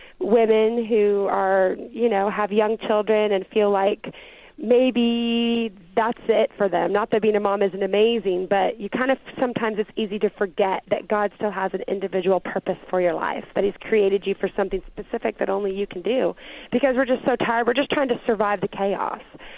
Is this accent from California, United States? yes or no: no; Seattle, Washington, United States; Maybe because I grew up in Seattle, you didn't just grow up thinking, I'm going to be a Christian recording artist.